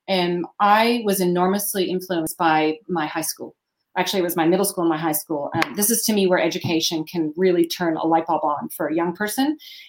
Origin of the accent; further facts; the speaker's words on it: United States; And so I know as an American here, when I first arrived